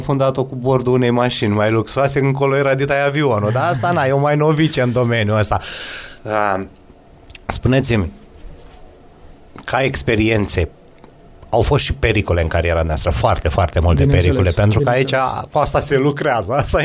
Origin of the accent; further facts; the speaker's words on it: Fălticeni, Suceava County, Romania; sunt la Fălticeni, în orașul natal, un oraș mic